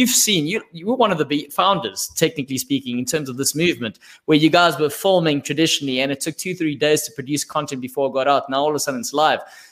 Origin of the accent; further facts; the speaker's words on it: South Africa; I'm a South African and I'm engaging with a guy who lives in Liverpool